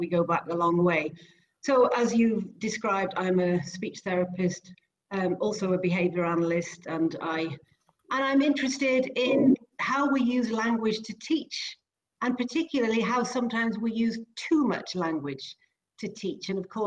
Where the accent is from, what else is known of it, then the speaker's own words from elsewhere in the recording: Wales, United Kingdom; first language Welsh; English is a second language; I speak French and Welsh is my mother tongue, and I also have a working knowledge of several other languages like Spanish and Italian and Russian.